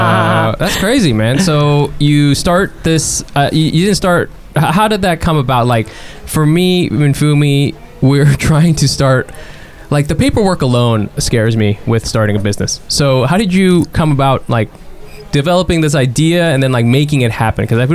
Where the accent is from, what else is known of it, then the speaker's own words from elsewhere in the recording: California, United States; I grew up in Southern California.